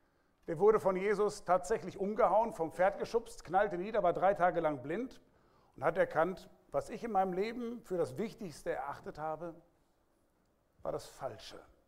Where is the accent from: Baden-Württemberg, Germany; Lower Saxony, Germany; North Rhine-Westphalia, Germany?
North Rhine-Westphalia, Germany; Soest; Ganz aus der Nähe, wo ich aufgewachsen bin, in Soest.